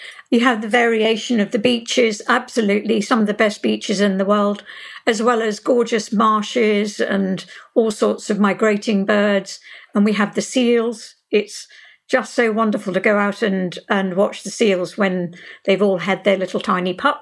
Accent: Uganda; I was very lucky because it was a wonderful place to live. And I was born there.

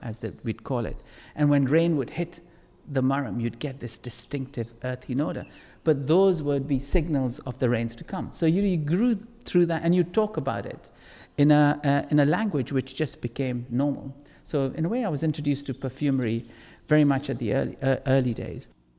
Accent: Kenya; I was born and brought up in Kenya and on a farm, and my parents were sawmillers and farmers

